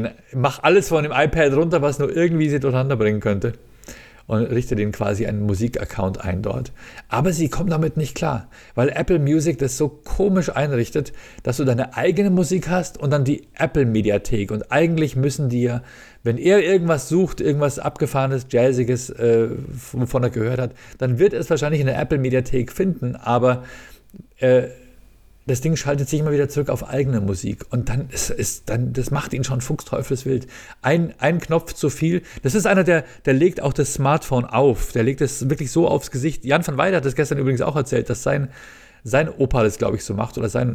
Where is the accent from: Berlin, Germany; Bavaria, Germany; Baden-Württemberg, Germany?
Bavaria, Germany; Und ich als Bayer, als Idiot, ich war völlig verunsichert